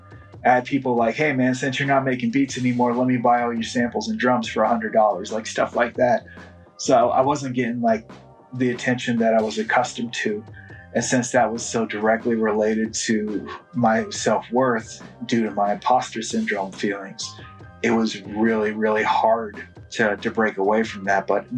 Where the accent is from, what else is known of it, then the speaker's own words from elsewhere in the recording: Seattle, Washington, United States; So I'm from Seattle.